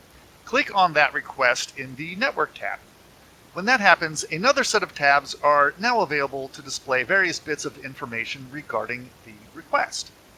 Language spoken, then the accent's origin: English; California, United States; I'm a Californian